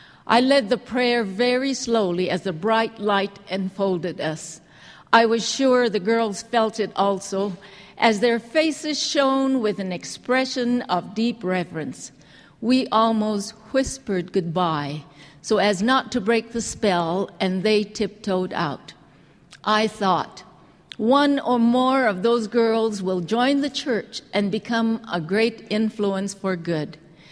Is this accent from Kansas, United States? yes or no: no; Hawaii, United States; When I was growing up on the Big Island of Hawaii, all of us kids used to keep a piece of string like this handy to play with.